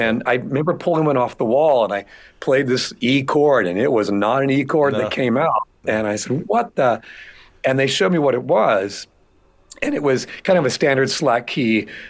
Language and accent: English; Asheville, North Carolina, United States; But I grew up in Asheville, North Carolina.